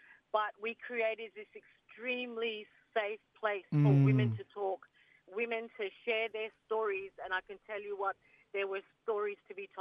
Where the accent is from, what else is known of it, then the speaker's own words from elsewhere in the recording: Queensland, Australia; So I'm a Currag woman, and also all my clan. So our family is extends all the way from Western Cape, all the way through NPA and the Torres Strait